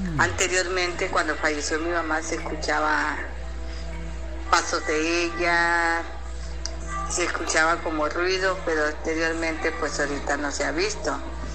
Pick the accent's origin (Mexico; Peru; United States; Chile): Mexico; Tapachula, Chiapas; Soy de Tapachula, Chiapas.